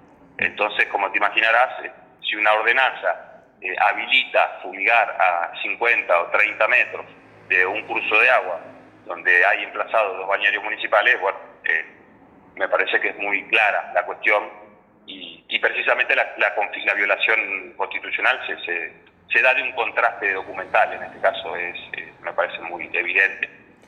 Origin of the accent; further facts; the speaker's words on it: Rauch, Buenos Aires Province, Argentina; yo como soy de Rauch, por ahí tengo más conocimiento de allá